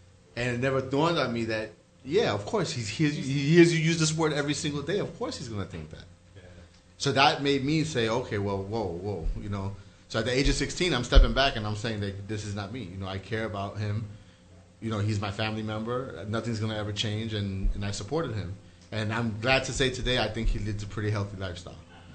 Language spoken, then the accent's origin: English; Brooklyn, New York, United States; I grew up in East New York, Brooklyn.